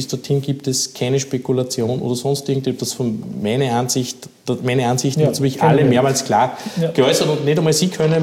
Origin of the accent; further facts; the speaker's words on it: Upper Austria, Austria; Ich habe das selber miterlebt in meiner Heimatgemeinde, was die Welser Westspange betroffen hat.